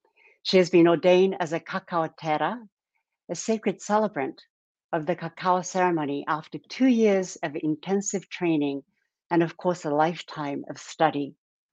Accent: Japan; also born or lived in Australia / United States / France; I am a priestess of Avalon, priestess of Goddess, but I originally come from Japan, and I grew up partially in Japan and then in Australia, the United States, France. So I'm kind of a nomad.

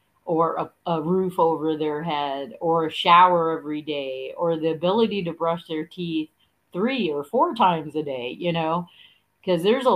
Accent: New York City, New York, United States; moved away as an adult; I'm originally from New York City, and I never grew up around New York City kids that said, yes, ma'am, no, sir, to their mom and dad

